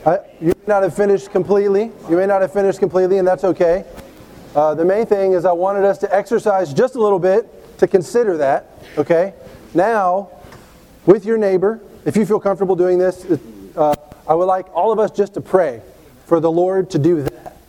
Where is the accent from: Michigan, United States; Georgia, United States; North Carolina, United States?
Georgia, United States; Atlanta; now in Athens, United States; I live and serve in Georgia. I grew up in Atlanta. I served there for a while with Brother Vern.